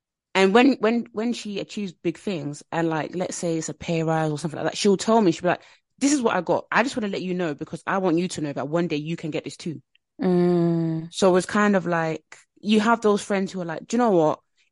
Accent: Nigeria; But to me, me personally, I'm Nigerian as well.

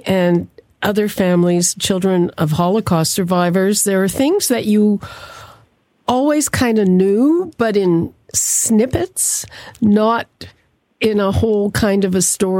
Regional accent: Montreal, Quebec, Canada; I grew up in Montreal, and it was also a community of largely of survivors.

